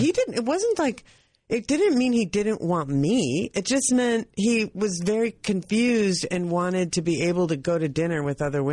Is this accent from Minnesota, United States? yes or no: yes; Minnesota, United States; And I'm from Minnesota.